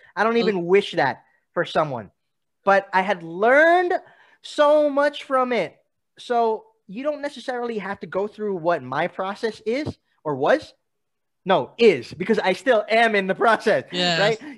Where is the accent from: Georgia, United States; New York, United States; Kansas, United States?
New York, United States; Although I grew up in New York, I no longer have family there.